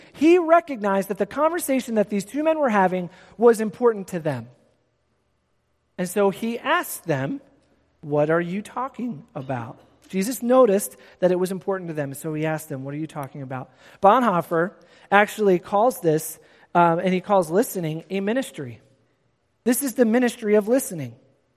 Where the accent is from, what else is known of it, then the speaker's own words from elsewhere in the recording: Philadelphia, Pennsylvania, United States; Now, I grew up in the city. I grew up in South Philly.